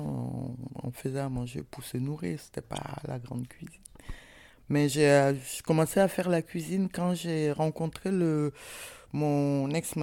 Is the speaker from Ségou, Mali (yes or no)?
yes; Ségou, Mali; Moi, je suis d'origine malienne. Hein. Je viens de Bambara, de Ségou, les falaises de Bandiagara et tout.